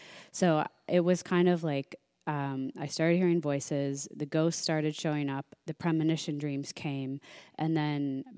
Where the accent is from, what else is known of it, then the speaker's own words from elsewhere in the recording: Midwest, United States; I grew up in the Midwest, like strict Irish Catholic family, went to Catholic school my whole life.